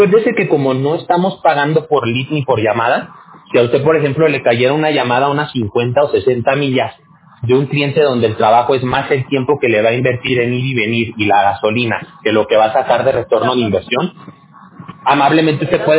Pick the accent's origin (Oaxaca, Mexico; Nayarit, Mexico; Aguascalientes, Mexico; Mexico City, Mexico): Aguascalientes, Mexico; accent: Mexican; now in California, United States; Y yo me crié en Aguascalientes, ¿ok? Entonces yo me crié allá y ya tiene como unos 20 años que me vine a vivir aquí a California.